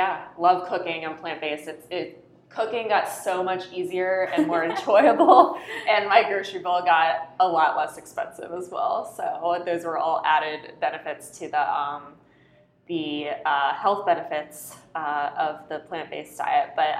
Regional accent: Maryland, United States; So I grew up in Maryland, lived with my parents and my brothers. And we were very much raised a meat and potatoes family.

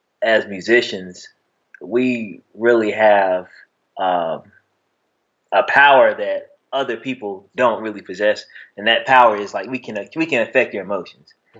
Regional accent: Shelby, North Carolina, United States; I'm from a small town. I'm from Shelby, North Carolina, like the smallest town ever.

